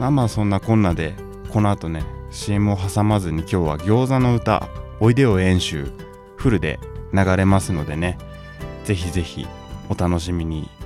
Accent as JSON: {"language": "Japanese", "town": "Hamamatsu", "region": "Shizuoka", "country": "Japan", "tie": "born or raised there", "said": "浜松の地元ではタコ揚げ合戦やって、浜松祭りですよね"}